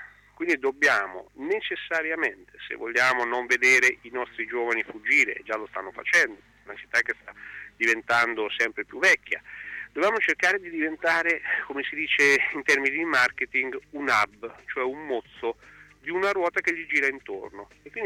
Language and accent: Italian; Ancona, Marche, Italy; io lo dico da anconetano puro sangue